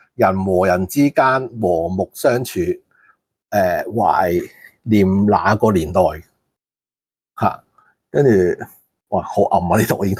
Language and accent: Cantonese; Hong Kong; 即係因為我哋出世在香港就有免費教育有九年咁樣，